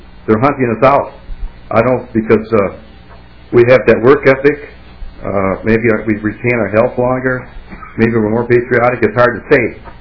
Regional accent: Minnesota, United States; born there; I was born in Minnesota 75 years ago.

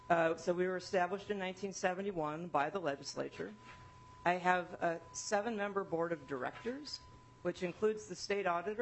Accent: Fridley, Minnesota, United States; I grew up in Fridley. Before we used the term starter house, it was the first house my parents bought together.

